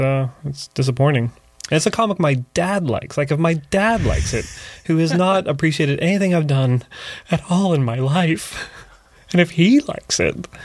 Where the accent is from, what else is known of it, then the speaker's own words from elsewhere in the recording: Barrie, Ontario, Canada; now in Toronto, Canada; From Barrie.